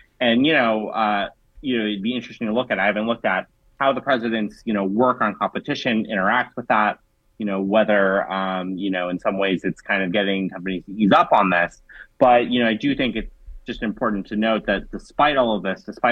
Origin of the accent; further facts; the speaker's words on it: California, United States; now in Washington, United States; I'm from California, but I live in DC.